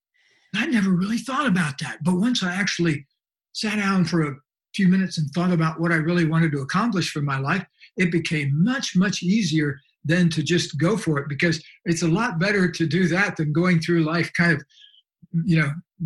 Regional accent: Florida, United States; when I was growing up in Florida in the very same town

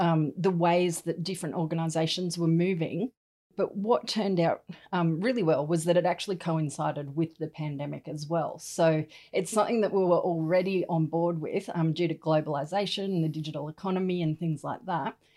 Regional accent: Sydney, New South Wales, Australia; now in Newcastle, Australia; So we've been in Newcastle for about 10 years. I am from Sydney. During that time, though, we moved to Melbourne for a couple of years.

